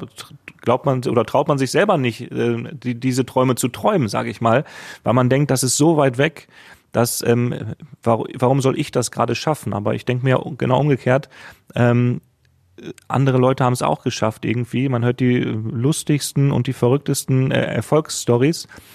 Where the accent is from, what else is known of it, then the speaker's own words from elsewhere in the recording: Essen, North Rhine-Westphalia, Germany; ich bin aus Essen, aus dem Ruhrgebiet